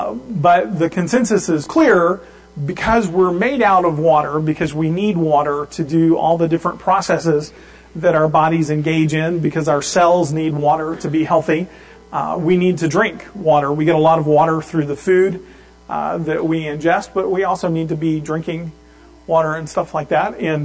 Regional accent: Louisiana, United States; And now, I grew up in South Louisiana, where it's relatively warm most of the year.

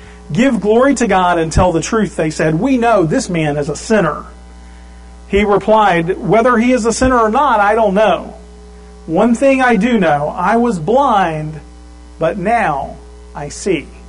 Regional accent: the South, United States; moved away; I grew up in the South, and so I wasn't used to snow.

